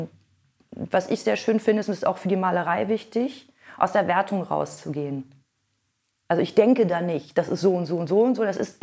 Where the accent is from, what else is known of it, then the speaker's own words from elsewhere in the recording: North Rhine-Westphalia, Germany; ich komme ja aus Nordrhein-Westfalen.